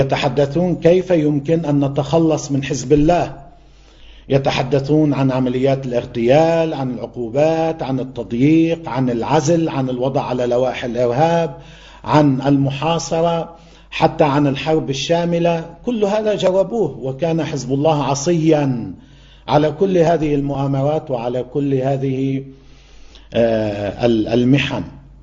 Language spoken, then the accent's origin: Arabic; Lebanon; نحن كلبنانيين